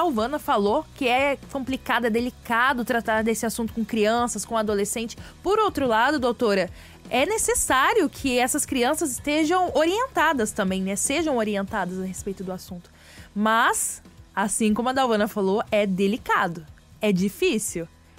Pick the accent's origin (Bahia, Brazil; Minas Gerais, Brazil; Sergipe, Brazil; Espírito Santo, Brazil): Espírito Santo, Brazil; Vila Velha; eu sou de Vila Velha, no